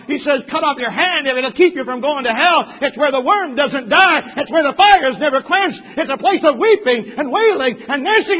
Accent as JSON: {"language": "English", "town": "Kalamazoo", "region": "Michigan", "country": "United States", "tie": "born or raised there", "said": "We were traveling between Kalamazoo, my hometown. We were going to Battle Creek one Saturday morning."}